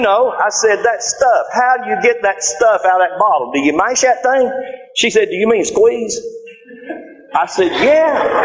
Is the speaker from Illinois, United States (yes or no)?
no; Georgia, United States; Because growing up in North Georgia, everybody sounded like I did.